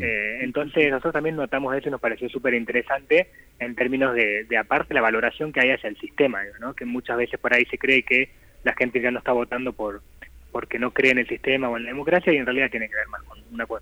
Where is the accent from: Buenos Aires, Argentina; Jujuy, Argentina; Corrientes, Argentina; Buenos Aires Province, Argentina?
Corrientes, Argentina; Vos sabés que yo vengo de... soy correntino.